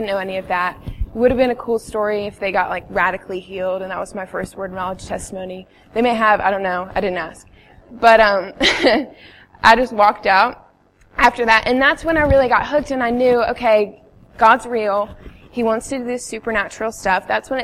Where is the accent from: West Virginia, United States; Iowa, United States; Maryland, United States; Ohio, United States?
Maryland, United States; now in Selma, United States; I'm married to Luke. I'm not from Selma originally. I'm from Maryland. I moved here about like 3 years ago. I didn't grow up in a charismatic church.